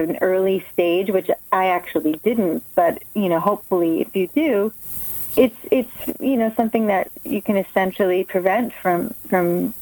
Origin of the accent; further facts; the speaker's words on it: New York, United States; Absolutely. I am a New Yorker. I'm just not there right now